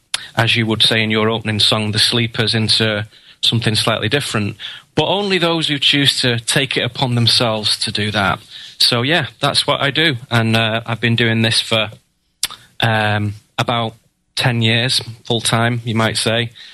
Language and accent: English; United Kingdom; Well, I am a British philosopher